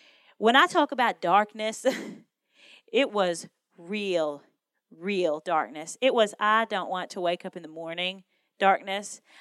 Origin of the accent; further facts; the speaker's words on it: Kentucky, United States; I grew up in Western Kentucky. I'm the oldest of 23 first cousins. We grew up on this tiny little farm